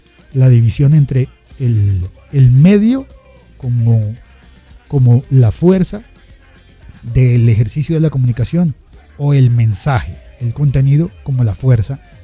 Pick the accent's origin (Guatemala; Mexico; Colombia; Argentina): Colombia; como soy colombiano, pues pensé cómo me pongo en las redes sociales.